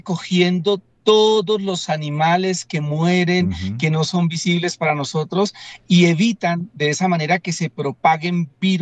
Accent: Colombia; el cóndor es muy icónico para nosotros como nacionales colombianos.

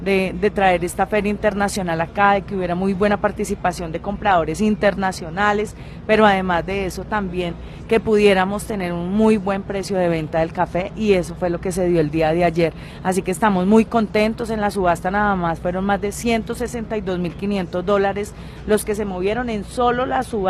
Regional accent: Rioblanco, Tolima, Colombia; yo soy del sur del Tolima, yo soy de un municipio muy cercano acá a Planadas que se llama Río Blanco, Tolima, y nosotros, por supuesto, allá también somos cafeteros.

